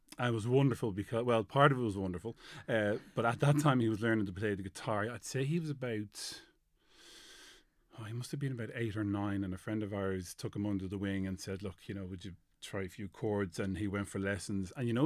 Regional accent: County Dublin, Ireland; Yeah, born and reared South County Dublin.

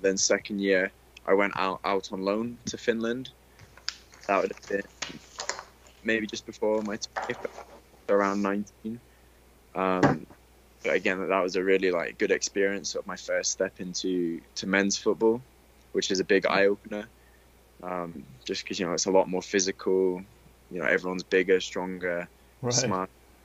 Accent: England, United Kingdom; growing up in England playing for MK Dons

